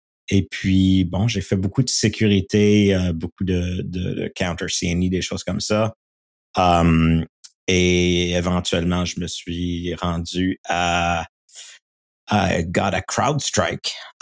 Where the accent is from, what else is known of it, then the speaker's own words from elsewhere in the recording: Quebec City, Quebec, Canada; je viens de Québec, mais j'ai étudié à l'Université de Victoria en Colombie-Britannique.